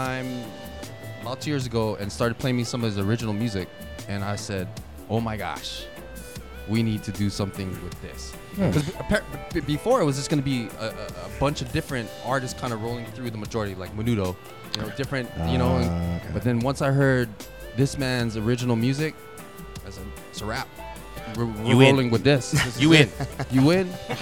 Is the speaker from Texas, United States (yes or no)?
no; Hawaii, United States; I'm from Hawaii.